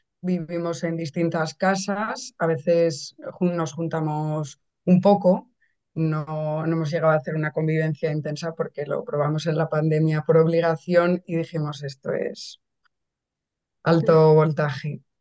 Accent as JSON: {"language": "Spanish", "town": "Valladolid", "region": "Castile and León", "country": "Spain", "said": "yo soy de Valladolid también, como otros compañeros"}